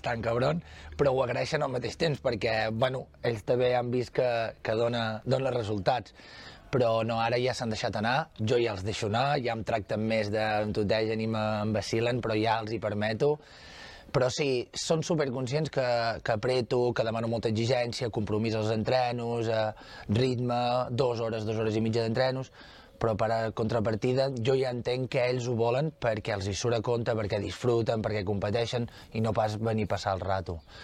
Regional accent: Banyoles, Catalonia, Spain; jo no sóc de Besalú, jo sóc de Banyoles

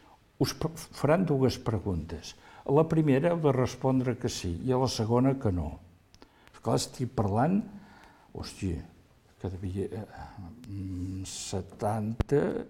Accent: Olot, Catalonia, Spain; tu ets de la Garrotxa? Dic, sí, sóc d'Olot.

